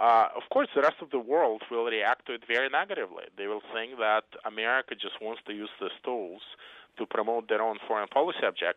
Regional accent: Belarus; I come from Belarus, which is, a country with probably the most dictatorial and harshest political environment in Europe.

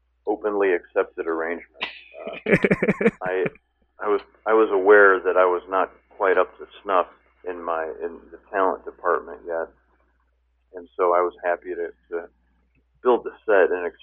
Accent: Minooka, Illinois, United States; No, I didn't. I had a penchant for entertaining, for sure, and we did plays at my high school

